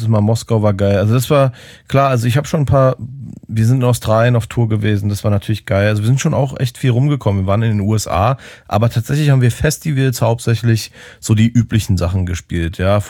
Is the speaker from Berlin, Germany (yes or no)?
yes; Berlin, Germany; Und ich dachte halt einfach so als Berliner so, ja, Berliner Legende quasi